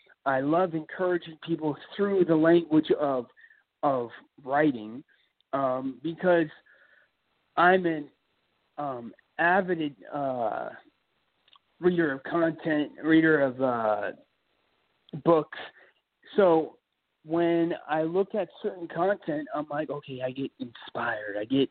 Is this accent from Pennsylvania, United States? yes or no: no; Florida, United States; I'm going to go out to California because I'm originally from Florida. Originally from the East Coast.